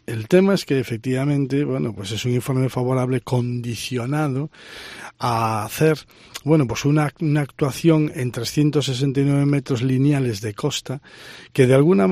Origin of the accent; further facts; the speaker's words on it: Galicia, Spain; Yo quiero lo mejor para Galicia y quiero lo mejor para mi pueblo.